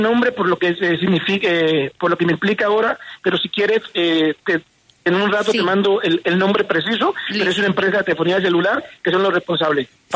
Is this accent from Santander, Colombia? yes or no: no; Quibdó, Chocó, Colombia; salí el lunes de Quibdó hacia Bogotá, pero no he podido comunicarme más con mi familia.